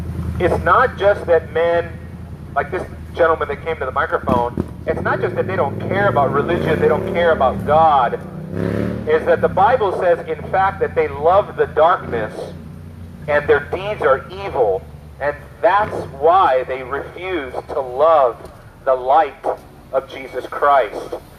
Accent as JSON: {"language": "English", "region": "California", "country": "United States", "tie": "born or raised there", "said": "I grew up in Southern California."}